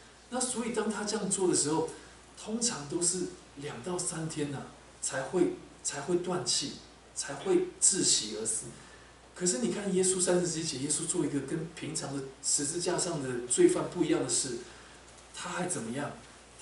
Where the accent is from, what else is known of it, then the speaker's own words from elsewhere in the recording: China; 就好像我们中国人会公开的游街，对不对？